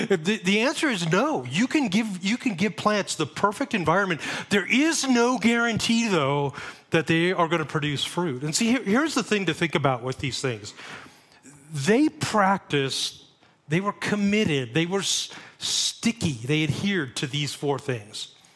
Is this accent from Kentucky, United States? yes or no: no; Monterey, California, United States; also born or lived in Phoenix; I grew up in Monterey, went to school in Phoenix, got married, came back to Monterey, lived there for 10 years.